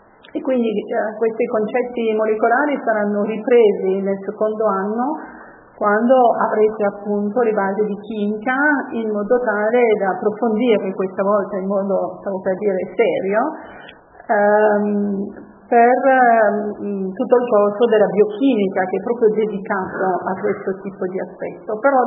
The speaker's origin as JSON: {"language": "Italian", "country": "France", "second_language": "Italian", "lives_now": "Italy", "said": "in realtà sono francese, anche se ormai ho passato più anni in Italia di quanto ne ho passati in Francia"}